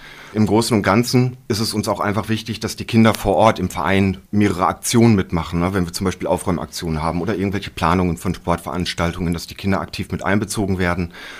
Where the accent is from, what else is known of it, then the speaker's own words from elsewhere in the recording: Herringen, North Rhine-Westphalia, Germany; Ja, ich komme auch aus Herringen.